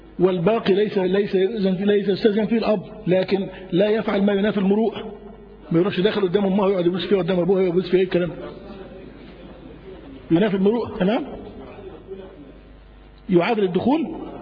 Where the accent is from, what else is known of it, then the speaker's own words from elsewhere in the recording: Egypt; لأن العرف عندنا في مصر هنا، تيجي تتقدم لواحدة يقول لك خلاص يا عم